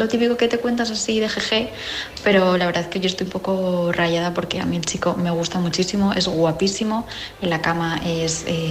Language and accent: Spanish; Madrid, Community of Madrid, Spain; el problema es que yo soy de Madrid